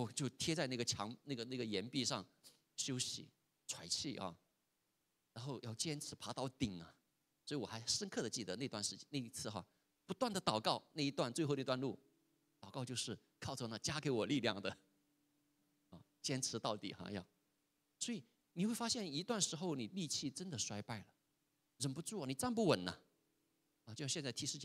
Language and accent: Chinese; Chongqing, China; 因为我重庆人嘛，山区长大